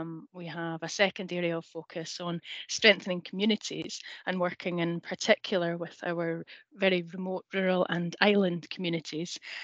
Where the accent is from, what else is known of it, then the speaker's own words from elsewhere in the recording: Scotland, United Kingdom; also born or lived in Glasgow; now in Mull, United Kingdom; I grew up in the Highlands in the north of Scotland, and actually moved from Glasgow to Mull almost 20 years ago